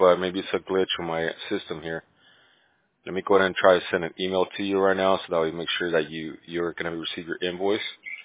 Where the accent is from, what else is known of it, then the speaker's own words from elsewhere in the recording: Bolivia; I'm Bolivian. I'm from South America. I speak Spanish, but I mean, my kids they're hardly speak any Spanish.